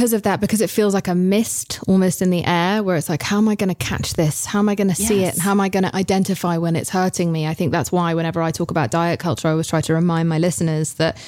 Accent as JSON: {"language": "English", "region": "England", "country": "United Kingdom", "said": "I love a swear word. I'm English."}